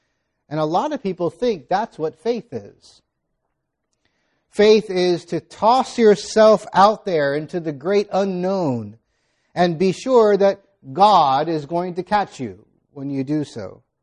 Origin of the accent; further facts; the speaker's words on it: Miami, Florida, United States; As a child growing up in Miami, my mother particularly enjoyed making piñatas for every birthday party for us four